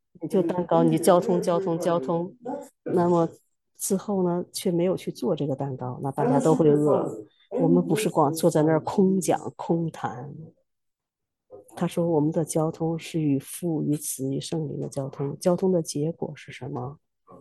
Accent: China; 我不用是刻意的做出我像个中国人，你一看我就知道我是中国人。

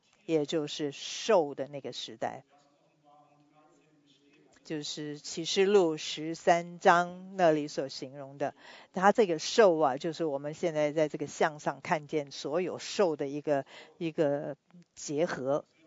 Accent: United States; 我是在美国出生也长大，所以我也知道美国的宪法是什么。

